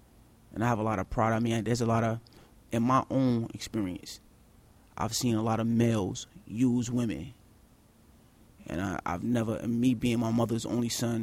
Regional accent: the South, United States; I'm from the South.

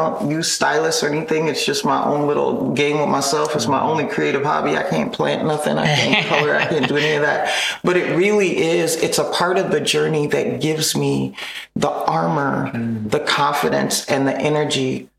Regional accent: Kenya; I was born in Kenya. And I share that because I grew up in an environment and in a space where what I looked like was not a barrier to what I could be.

